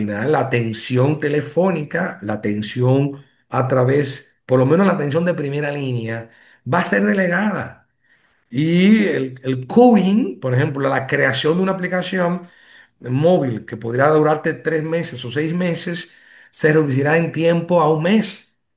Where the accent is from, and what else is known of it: Dominican Republic